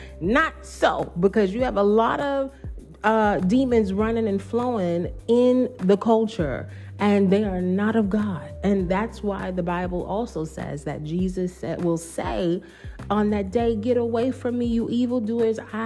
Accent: New York, United States; accent: New York; I just never really had a strong New York accent, you know. And it's crazy, you know, growing up around New Yorkers, I pretty much sounded the same over the course of my life.

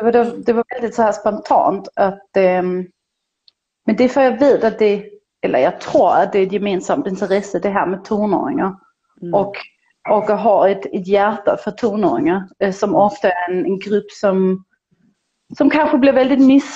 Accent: Denmark; accent: Danish; Swedish is a second language; Jag har en del dansk brytning jag inte kommer undan, men annars går det bra.

